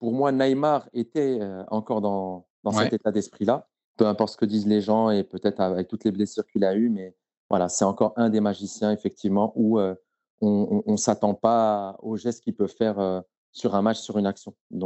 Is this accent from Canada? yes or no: no; Morocco; J'ai grandi au Maroc.